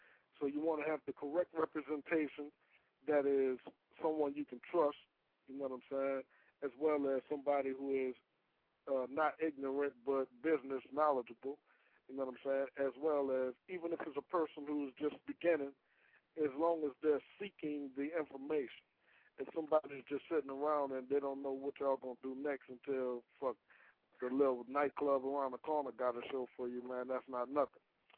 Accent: New Orleans, Louisiana, United States; now in Houston, United States; I hail from New Orleans, Louisiana. Right now, I'm out here in H-Town

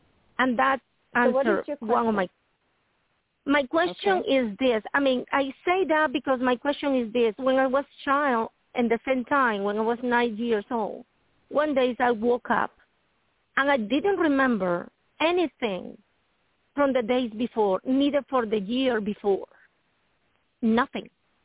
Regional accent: Tennessee, United States; from Tennessee.

